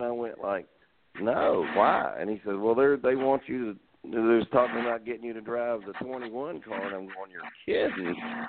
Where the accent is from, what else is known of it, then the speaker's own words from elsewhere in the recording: Alabama, United States; because I'm an Alabama boy. Roll Tide.